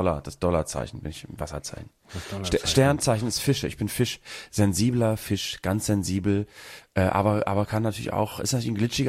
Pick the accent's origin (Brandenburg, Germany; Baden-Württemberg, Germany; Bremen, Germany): Bremen, Germany; Wertstoffhof. Und Recyclinghof, hat man bei uns in Bremen gesagt.